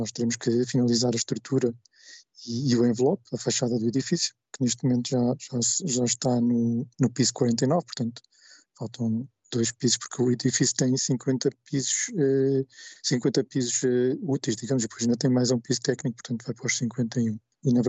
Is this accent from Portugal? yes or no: yes; Portugal; somos patriotas, somos portugueses